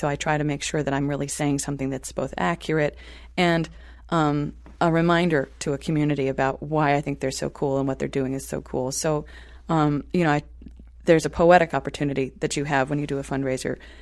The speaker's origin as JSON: {"language": "English", "region": "New York", "country": "United States", "said": "As an American, I have this power. As a French person, I would have that power. You know, as a person from New York, I have this or that power."}